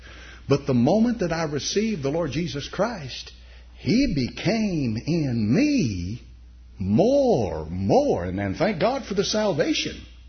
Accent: United States; So, you know, I'm an American.

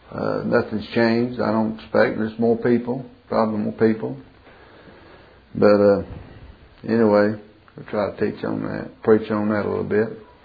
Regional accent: Springwood, United States; where I grew up down here in Springwood.

